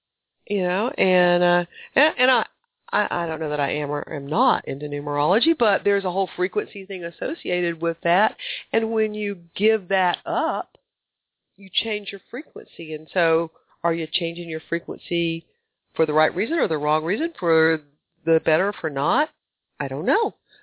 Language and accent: English; Deep South, United States; Just understand that I was born and raised in the Deep South, which was, up to when I was in high school, extremely segregated.